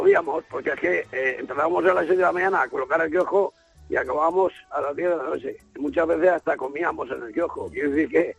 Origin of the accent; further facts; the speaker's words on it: Albacete, Castilla-La Mancha, Spain; Soy de Albacete.